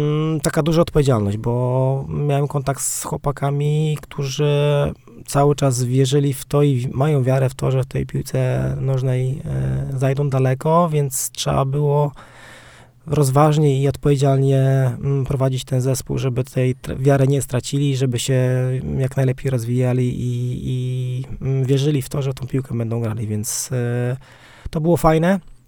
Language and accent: Polish; Ostróda, Warmian-Masurian Voivodeship, Poland; pochodzę z Ostródy i tam się wychowałem i tam grałem i w juniorach